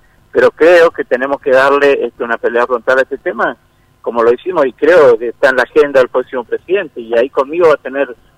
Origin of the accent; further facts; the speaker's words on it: Misiones, Argentina; de un lugar cerca de mi pueblo. Y bueno, pasó lo que pasó y uno tiene dolor hoy por una vida menos en la provincia de Misiones.